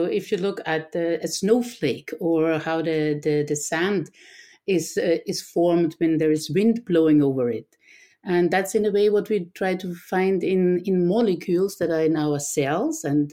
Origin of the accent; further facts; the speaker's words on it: Vienna, Austria; English is a second language; moved away as an adult; And as you can hear, I'm from Vienna, from Austria.